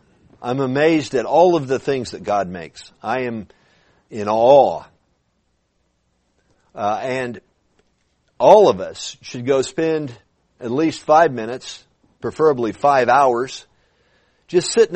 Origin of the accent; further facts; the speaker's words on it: California, United States; now in Texas, United States; I grew up in California when there wasn't much godliness. You know, moving to Texas, man, there's four churches on every corner.